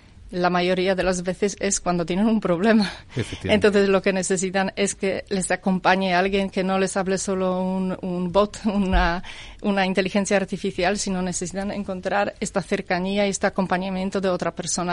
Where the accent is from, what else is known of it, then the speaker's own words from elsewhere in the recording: Poland; Spanish is a second language; now in Madrid, Spain; soy polaca y pertenezco aquí a una asociación que se llama Polish Professionals in Madrid